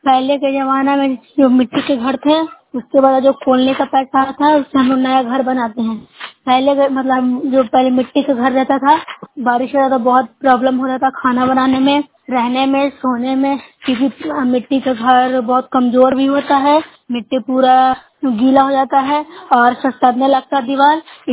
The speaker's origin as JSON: {"language": "Hindi", "region": "Bihar", "country": "India"}